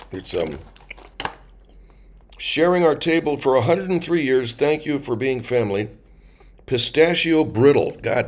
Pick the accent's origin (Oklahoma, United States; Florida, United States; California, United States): California, United States; Arcadia; Had dinner tonight at a place called the Derby in Arcadia, my hometown.